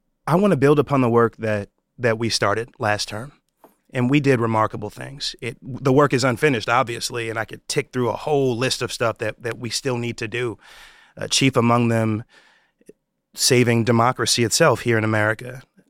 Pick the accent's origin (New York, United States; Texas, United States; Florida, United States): New York, United States; now tens of billions of dollars are coming to my home state of New York.